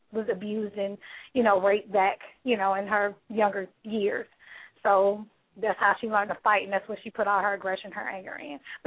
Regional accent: Atlanta, Georgia, United States; Okay. I'm, like I said, from the city. I'm born and raised in Atlanta.

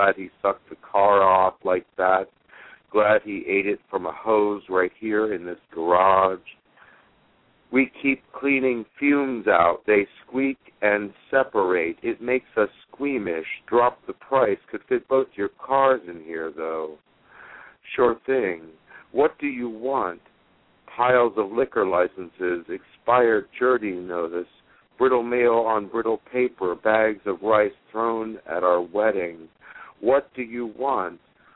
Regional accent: Columbus, Ohio, United States; I'm from Columbus, Ohio.

